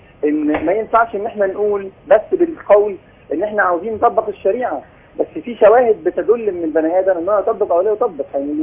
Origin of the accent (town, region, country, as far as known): Egypt